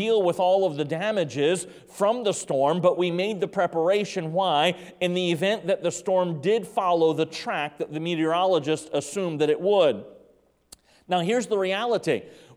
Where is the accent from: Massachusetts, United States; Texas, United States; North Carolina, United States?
North Carolina, United States; I was born in North Carolina. I lived a number of years in North Carolina.